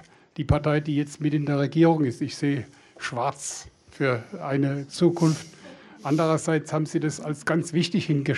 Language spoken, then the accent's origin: German; Mannheim, Baden-Württemberg, Germany; Als Mannheimer fühle ich mich nicht so ganz integriert in Baden-Württemberg, so die geduldete Minderheit im Kurpfälzischen.